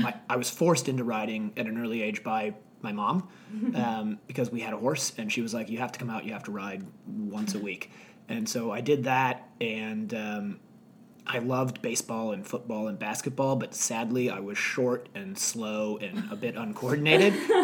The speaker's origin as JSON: {"language": "English", "town": "Mequon", "region": "Wisconsin", "country": "United States", "tie": "born or raised there", "said": "So I was born in St. Mike's Hospital in Milwaukee, Wisconsin."}